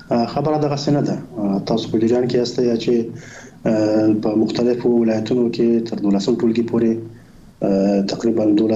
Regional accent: Afghanistan; الحمدلله موږ تاسو افغانان یو، مسلمانان یو، خپلې ټولنې پیژنو.

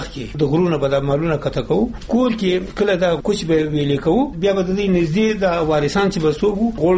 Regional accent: Nuristan, Afghanistan; مونږ د نورستان یو

